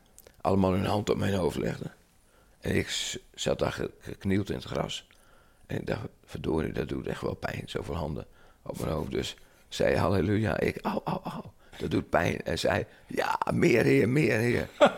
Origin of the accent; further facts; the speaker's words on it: Holland, Netherlands; Ik ben Hollander, gratis koffie, altijd goed.